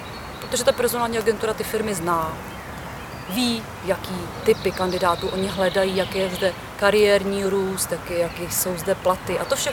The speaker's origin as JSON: {"language": "Czech", "region": "Vysočina Region", "country": "Czechia", "also_born_or_lived": "Plzeň, Czechia", "said": "Já třeba konkrétně jsem taky z Vysočiny, studovala jsem v Plzni, pak jsem nějakou dobu zůstala, pak jsem se vrátila na Vysočinu."}